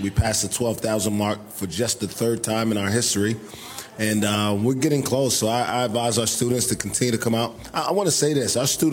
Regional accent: New York City, New York, United States; also born or lived in East Coast; learning the game growing up in New York City and on the East Coast, I was exposed to the College of Charleston a long time ago.

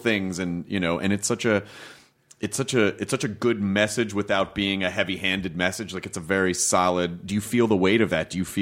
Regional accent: Louisville, Kentucky, United States; born there; How did you know that I was born in Louisville?

